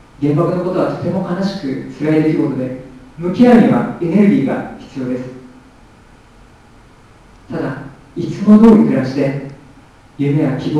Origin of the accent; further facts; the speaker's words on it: Hiroshima, Japan; born there; 広島で生まれた自分よりも世界中の人々の方が広島に 関心を持ってくれている